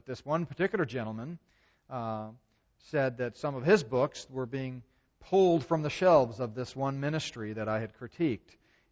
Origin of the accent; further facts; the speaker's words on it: Texas, United States; I said, listen, I'm from Texas, you know.